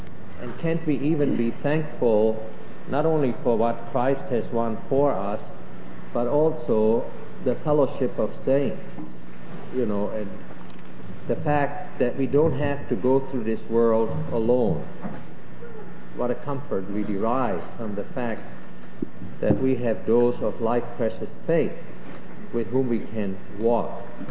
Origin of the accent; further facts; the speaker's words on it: Germany; English is a second language; now in United States; when we came from Germany, we knew quite a few hymns in German, but they never impressed us as much as some of those hymns that we learned here in America